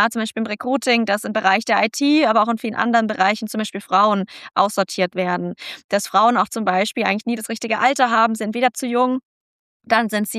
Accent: Germany; Ich bin eine weiße Frau, ich komme aus der Mittelschicht, aus Deutschland

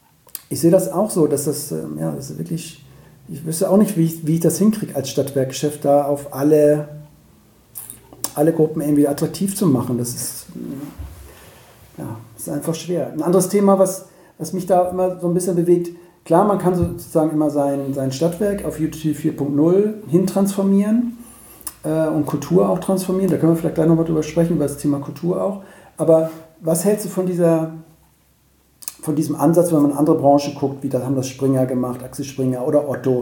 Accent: Cologne, North Rhine-Westphalia, Germany; in Köln, wo ich herkomme

